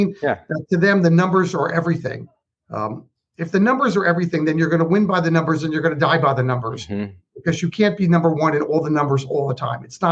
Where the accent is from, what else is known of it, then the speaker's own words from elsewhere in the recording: United States; You know, I grew up in the New Jersey, New York market.